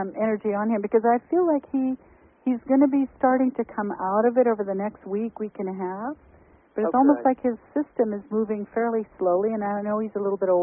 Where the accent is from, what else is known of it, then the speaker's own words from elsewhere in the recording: Canada; And if you're in Canada, my home country, 888-810-8322.